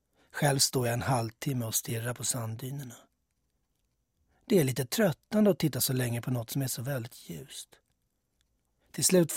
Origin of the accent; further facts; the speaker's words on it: Stockholm, Stockholm County, Sweden; Jag kommer från Stockholm.